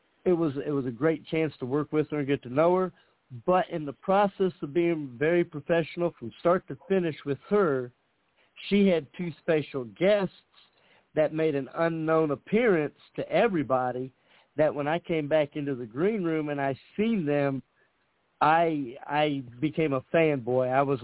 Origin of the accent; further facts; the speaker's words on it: Indianapolis, Indiana, United States; Well, first and foremost, I'm from Indianapolis, Indiana, 45, married, 4 children.